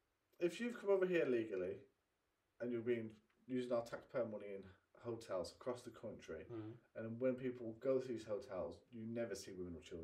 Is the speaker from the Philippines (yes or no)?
no; Ireland; I'm not native, I'm Irish.